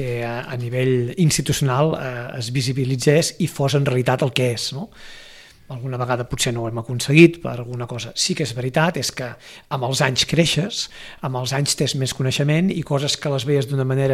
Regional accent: Sitges, Catalonia, Spain; soc fill de Sitges i nascut aquí, viscut aquí des de ben petit, nascut a Vilafranca, perdó, perquè el primer lloc on vaig obrir els ulls era Vilafranca, però al cap de pocs dies vaig venir cap a Sitges

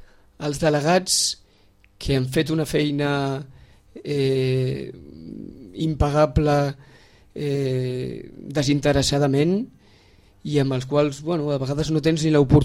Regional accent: Sitges, Catalonia, Spain; Sitges és el meu poble

